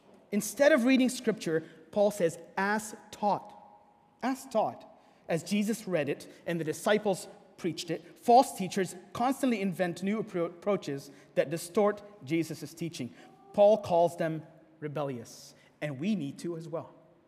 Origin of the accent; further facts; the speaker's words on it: Egypt; Briefly, when I grew up in Egypt, I was part of Boy Scouts.